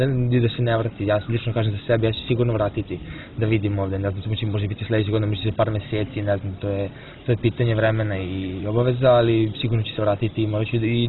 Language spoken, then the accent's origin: Serbian; Prokuplje, Southern and Eastern Serbia, Serbia; now in Belgrade, Serbia; živim u Beogradu, rodom sam iz Prokuplja, Toplice